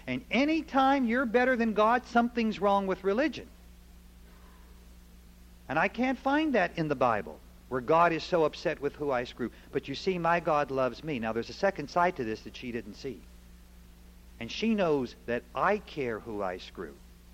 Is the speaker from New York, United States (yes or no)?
no; Pennsylvania, United States; I'm not a wheat farmer. I'm from Pennsylvania, remember.